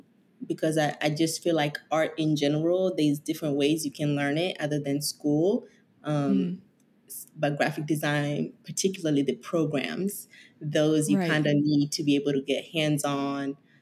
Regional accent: Kenya; now in United States; When my family moved to the States, I'm originally from Kenya.

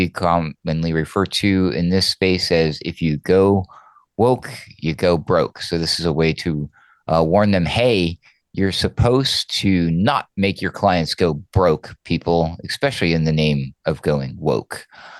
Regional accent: New Hampshire, United States; In case you're wondering why I went woohoo, I was born and raised in New Hampshire.

